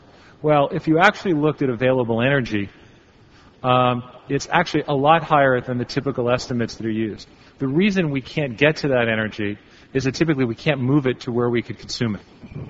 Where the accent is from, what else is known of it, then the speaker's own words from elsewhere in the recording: United States; As an American who spends a great deal of time not in the United States